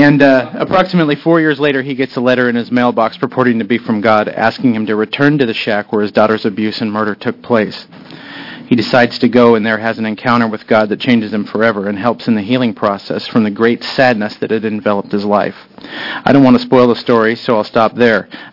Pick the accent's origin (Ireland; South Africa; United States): United States; Oregon; the clerk saw from my driver's license that I was from Oregon